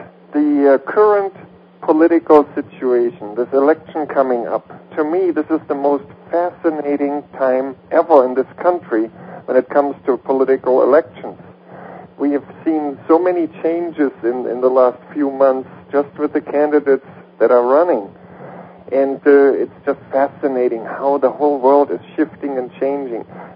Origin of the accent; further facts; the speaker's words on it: Germany; English is a second language; now in United States; Well, I grew up in Germany, and I never felt at home there.